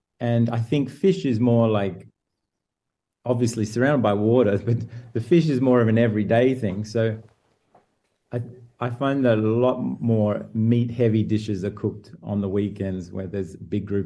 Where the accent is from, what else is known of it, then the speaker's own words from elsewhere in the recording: Adelaide, South Australia, Australia; I grew up in South Australia, so the landscape's similar, a bit dry and dusty. And there's something about it that feels familiar, definitely. Mm. And, you know, going to school in Adelaide